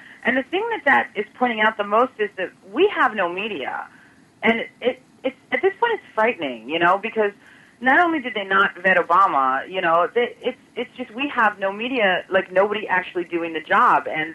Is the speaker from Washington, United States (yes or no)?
no; Chicago, Illinois, United States; now in California, United States; I grew up in Chicago, in the suburbs, ironically, and you know, live out in Southern California now.